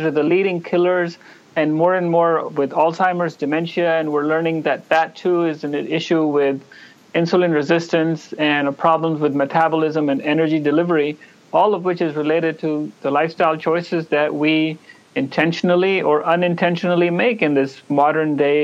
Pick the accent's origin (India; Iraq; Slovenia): India; New Delhi, Delhi; Okay, well, I grew up in New Delhi, India, yep. Not that far from where you are.